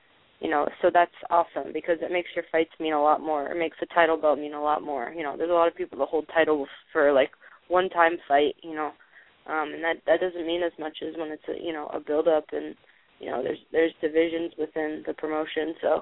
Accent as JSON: {"language": "English", "region": "Pacific Northwest", "country": "United States", "said": "But I'm initially from the Pacific Northwest, so Florida and me just didn't really mix very well."}